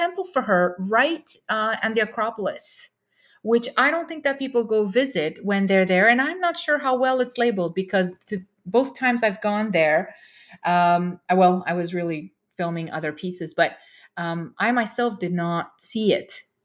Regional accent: Romania; moved away; But I was born and raised in Romania.

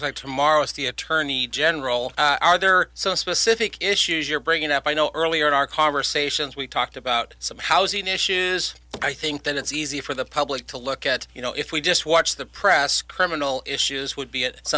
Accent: Hermiston, Oregon, United States; because I grew up in Hermiston, so I grew up on the east side of the state

